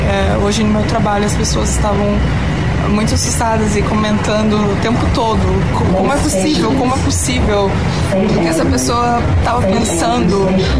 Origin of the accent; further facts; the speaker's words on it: Brazil; now in Toronto, Canada; eu sou brasileira e moro aqui em Toronto há um pouco mais de um ano agora.